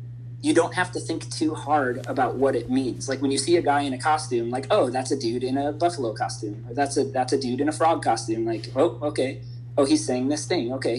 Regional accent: Chicago, Illinois, United States; You know, like, also, like, as a Chicagoan, we are inherently sarcastic. Like, we breathe sarcasm.

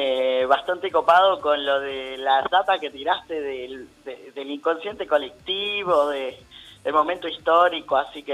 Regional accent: San Juan, Argentina; yo soy provinciano orgulloso sanjuanino, y no sé

